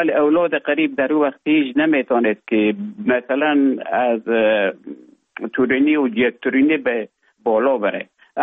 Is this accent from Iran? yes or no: no; Afghanistan; moved away as an adult; also born or lived in Russia; now in Finland; طالبا آمدن من در افغانستان بودم. بعد از ای که از افغانستان طالبا آمدن به اوج گذاره محکمه که مشکل بود و آمدم به طرف های روسیه و از روسیه آمدم به ایج بفنلان